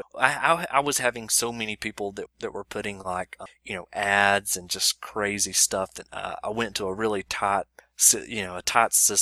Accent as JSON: {"language": "English", "region": "Alabama", "country": "United States", "said": "So obviously from my wonderful accent, people are always wondering, where's this guy from? And so I always start off with, I'm from Alabama."}